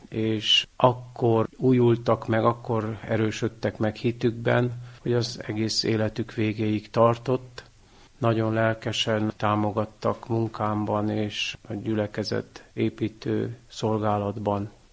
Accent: Târnăveni, Mureș County, Romania; Nem származom egészen közelről, de kükülömenti vagyok. Dicső Szent Mártonban születtem, ott nőttem fel, ott végeztem iskoláimat.

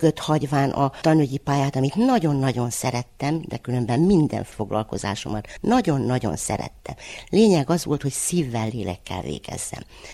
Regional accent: Székely Land, Romania; mert annyit költözött a családom, tanító családból származom, szülőföldemnek tudhatom a székelyföldet, leginkább Kovászna és Hargita megyét. Ez az én szülőföldem.

